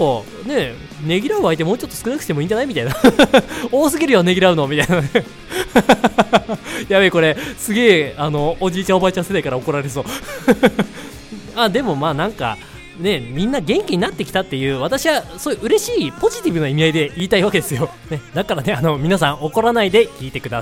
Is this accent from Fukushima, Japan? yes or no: no; Sapporo, Hokkaido, Japan; ちょっと地元札幌すすきのね、ちょっといいところをお伝えできればなと思いますので